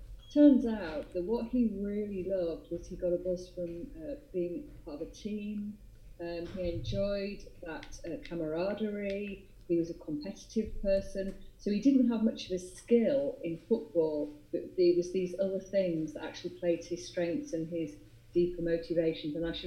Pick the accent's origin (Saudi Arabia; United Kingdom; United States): United Kingdom; Because we're British and we're modest